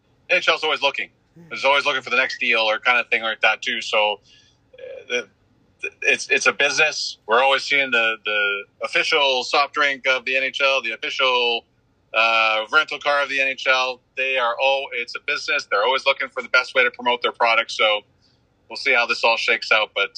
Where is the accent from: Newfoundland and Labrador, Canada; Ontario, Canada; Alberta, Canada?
Alberta, Canada; Calgary; I grew up in Calgary, never understood that flaming horse on the front.